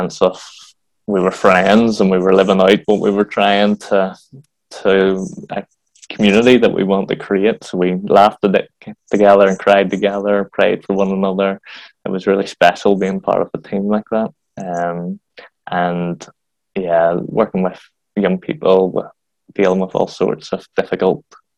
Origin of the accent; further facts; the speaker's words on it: Bangor, Northern Ireland, United Kingdom; growing up in Bangor, I was at every youth club going, every church going, but it was all the Protestant churches.